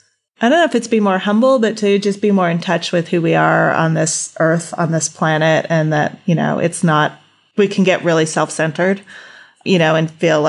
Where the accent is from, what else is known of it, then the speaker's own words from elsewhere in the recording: California, United States; You know, I grew up in California, but I didn't grow up next to the ocean.